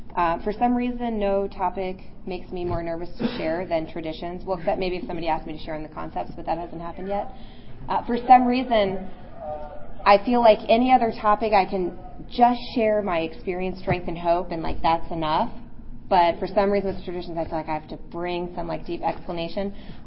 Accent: Virginia, United States; So then I was like, okay, I'm from Virginia. I'll move to Wyoming, and then I'll be fine.

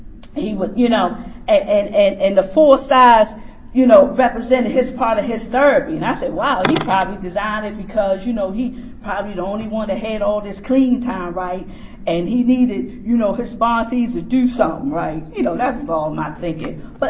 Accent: Baltimore, Maryland, United States; I'm from Baltimore, by the way, and I like to thank my family for supporting me.

